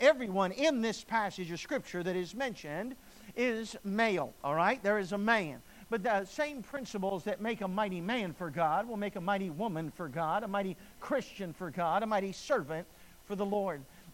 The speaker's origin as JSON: {"language": "English", "region": "West Virginia", "country": "United States", "said": "I say this oftentimes just to poke at people from Virginia. I'm from the Virginia that won the war, just to let you know that."}